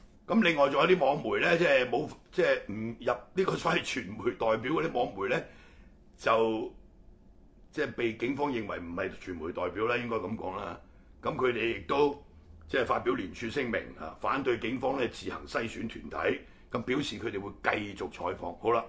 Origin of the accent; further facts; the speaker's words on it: Hong Kong; 我哋香港人要耳聰目明